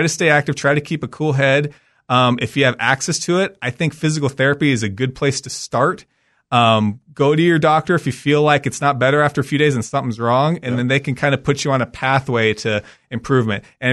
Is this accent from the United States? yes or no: yes; California, United States; I grew up in California, and so sure.